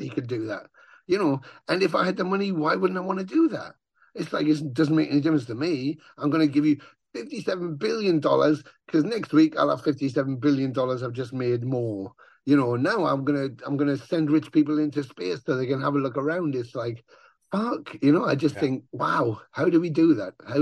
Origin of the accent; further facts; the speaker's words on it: Ontario, Canada; when I was growing up in Ontario.